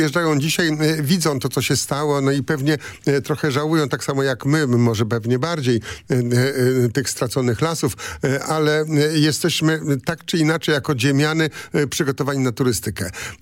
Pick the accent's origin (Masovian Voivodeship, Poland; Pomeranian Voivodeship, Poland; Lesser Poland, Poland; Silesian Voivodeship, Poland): Pomeranian Voivodeship, Poland; Kochają je tak, pewnie tak samo mocno jak i my, może trochę mniej, ale my Kaszubi proponujemy.